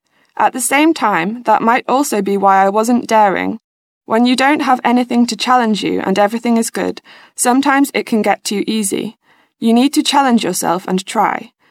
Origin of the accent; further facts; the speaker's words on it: Innlandet, Norway; I come from a small town in Norway. It's not really special, but it has got amazing nature. It's close to the biggest lake in Norway. It's the city beside Lillehammer